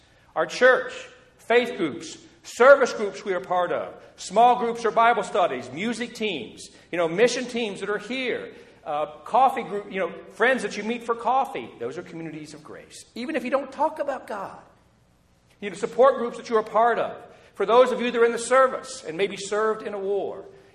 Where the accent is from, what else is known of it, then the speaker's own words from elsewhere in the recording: Ohio, United States; I was raised in Southern Ohio, a fairly traditional, conservative, cultural area.